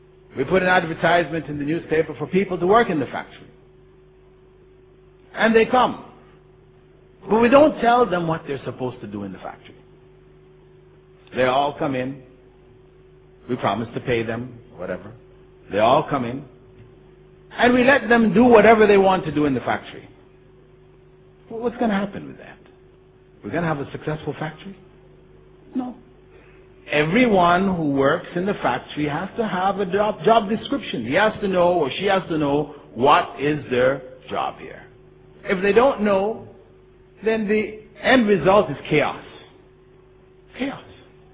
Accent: Jamaica; born there; I was born in Jamaica. My father was Presbyterian, my mother was Anglican. I didn't choose to be born in Jamaica to parents of those faiths.

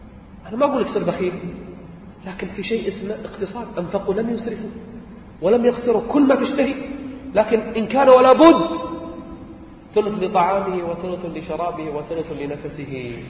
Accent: Kuwait; أنا ما سمعت عندنا في الكويت، في الكويت في 3 أجزاء كل 10 أيام ختمة موجود في الكويت

